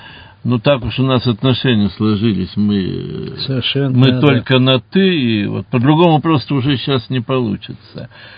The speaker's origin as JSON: {"language": "Russian", "town": "Yakutsk", "region": "Sakha Republic", "country": "Russia", "said": "а я из Якутска. Дальше даже не ссылали."}